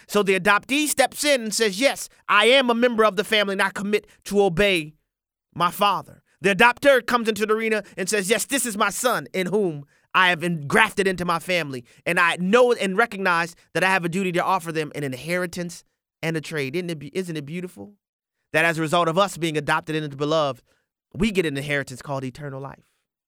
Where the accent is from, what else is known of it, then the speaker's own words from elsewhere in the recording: New Orleans, Louisiana, United States; I mean, most of you guys know I'm from New Orleans, Louisiana, and in New Orleans we have two seasons.